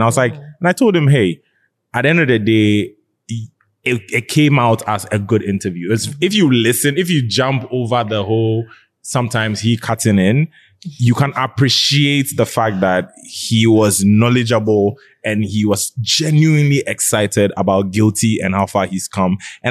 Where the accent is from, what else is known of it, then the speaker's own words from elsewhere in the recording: Dansoman, Greater Accra, Ghana; Because I grew up in Danceman, Joseph grew up in Danceman.